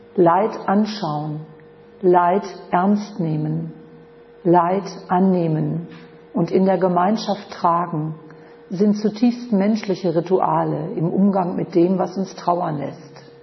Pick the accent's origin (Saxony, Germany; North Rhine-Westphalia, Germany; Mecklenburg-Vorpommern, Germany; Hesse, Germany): North Rhine-Westphalia, Germany; Münster; ich komme aus Münster, das sind ungefähr 300.000 Einwohner.